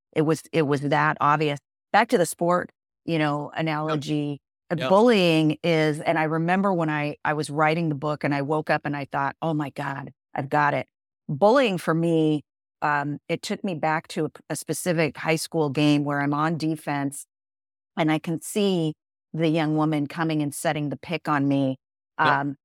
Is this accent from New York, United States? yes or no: no; Spokane, Washington, United States; I grew up in Spokane, Washington, so Eastern Washington, pretty idyllic upbringing.